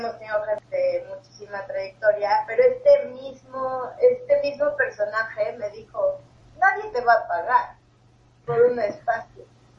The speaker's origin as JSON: {"language": "Spanish", "region": "Puebla", "country": "Mexico", "tie": "born there", "also_born_or_lived": "Cuernavaca / Costa Rica / Spain / Argentina", "said": "Sí nací en Puebla, me fui a vivir mucho tiempo en Cuernavaca, casi no estaba acá, estuve en Costa Rica, en España, en Argentina, o sea, he estado en varios países viviendo sola."}